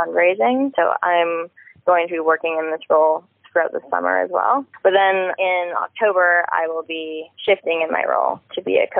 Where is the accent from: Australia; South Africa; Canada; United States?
Canada; Cortez Island, British Columbia; now in Vancouver, Canada; I grew up on Cortez Island. I moved there in 2005, and I lived there until, I think, 2013, until I went to high school in Campbell River. I currently live in Vancouver